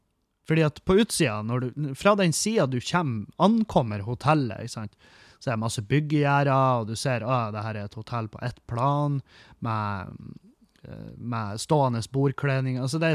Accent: Halsa, Møre og Romsdal, Norway; jeg vokste opp på Halsa, og der produserer vi fiskfôr, og det er også masse laksemære i fjorden der.

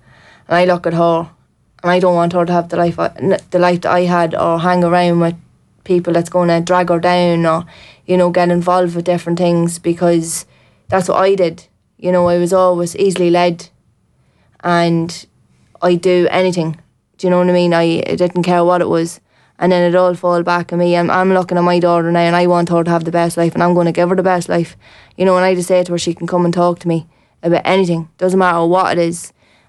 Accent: Dundalk, Leinster, Ireland; I moved from Dundalk to a country, out to country, and that was one of the biggest mistakes that ever happened to me

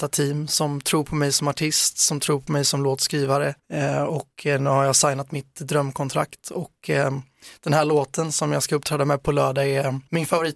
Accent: Falkenberg, Halland County, Sweden; also born or lived in Blekinge; familjen är ursprungligen från Falkenberg. Så att jag föddes i Blekinge men sen uppväxt i Falkenberg.

